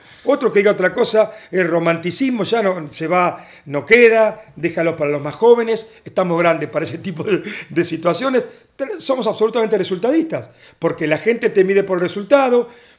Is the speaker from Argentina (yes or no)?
yes; Argentina; now in Spain; Entonces, a ver, como argentino, salí campeón, ascendí